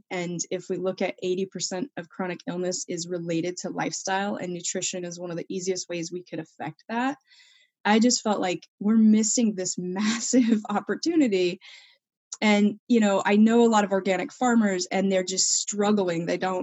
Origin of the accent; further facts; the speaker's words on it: Alaska, United States; So I grew up in Alaska on a homestead, and we grew most of our own food.